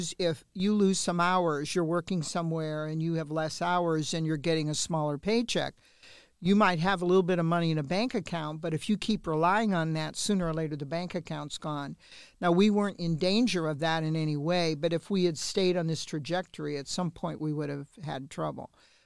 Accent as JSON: {"language": "English", "town": "Gary", "region": "Indiana", "country": "United States", "tie": "born there", "said": "and then I was born in Gary, and so when the state took over Gary's schools in 2017"}